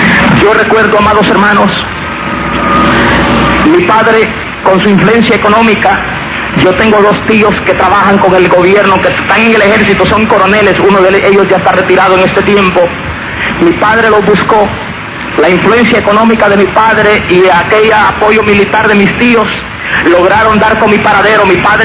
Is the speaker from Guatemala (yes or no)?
yes; Guatemala; cuando regresé a Guatemala, llegué a mi pueblo.